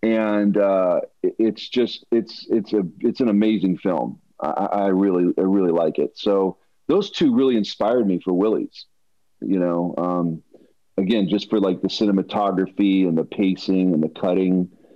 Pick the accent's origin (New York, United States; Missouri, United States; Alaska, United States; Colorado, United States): Colorado, United States; Denver; I grew up in Denver, Colorado. We drove, you know, an hour and a half to see Evil Dead, Evil Dead 2.